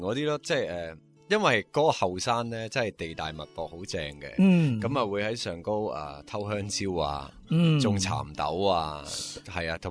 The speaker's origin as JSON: {"language": "Cantonese", "town": "Kwai Shing", "region": "New Territories", "country": "Hong Kong", "tie": "born or raised there", "said": "细个我系喺个葵盛村大嘅"}